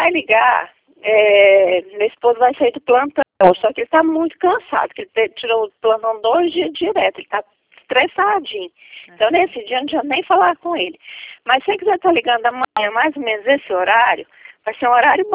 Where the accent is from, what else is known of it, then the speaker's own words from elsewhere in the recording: Goiás, Brazil; eu nós não ia ficar no Mato Grosso do Sul, mas agora nós resolvemos ficar, que nós somos de Goiás.